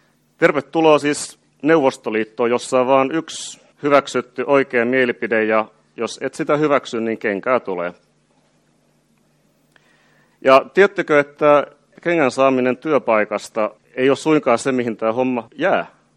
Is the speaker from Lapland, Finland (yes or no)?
no; Pori, Satakunta, Finland; Mä itse tuun Porista